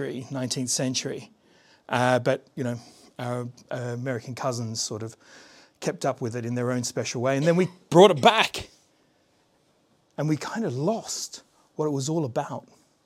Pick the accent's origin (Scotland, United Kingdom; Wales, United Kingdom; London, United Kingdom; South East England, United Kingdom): South East England, United Kingdom; I was born on the Isle of Wight, and then we moved away, and then we came back, and we moved away and came back, and it's kind of been, and then I moved away, and then eventually came back with my family